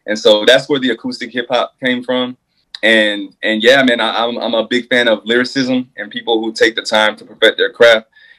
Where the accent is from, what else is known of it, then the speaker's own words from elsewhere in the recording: Texas, United States; So I told you earlier that I'm from Texas, mm-hmm. right? So I grew up on things like Swisher House, like down south